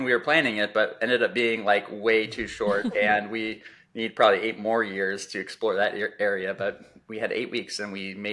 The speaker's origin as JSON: {"language": "English", "region": "Arizona", "country": "United States", "said": "We are from Arizona. So we wanted to see different things than we're used to in the desert Southwest."}